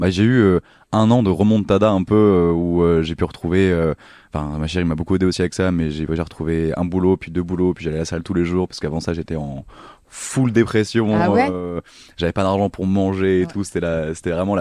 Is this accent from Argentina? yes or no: no; Pau, Nouvelle-Aquitaine, France; Moi, j'ai grandi à Pau, dans le sud-ouest de la France, donc entouré de gens honnêtes et légèrement bourrins sur les bords, que j'aime très très fort.